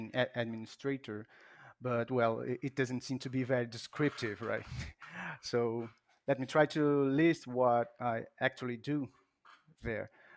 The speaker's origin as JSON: {"language": "English", "country": "Brazil", "first_language": "Portuguese", "second_language": "English", "said": "And well, I'm from Brazil and it's Portuguese, and we say Melio here."}